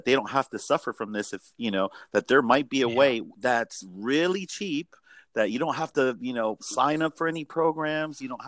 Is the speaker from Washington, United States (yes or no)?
yes; Seattle, Washington, United States; Yep, we're from Seattle.